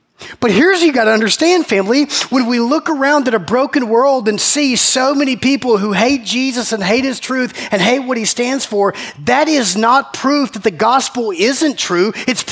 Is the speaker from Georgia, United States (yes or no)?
yes; Macon, Georgia, United States; My wife and I are originally from Macon. We're from Middle Georgia.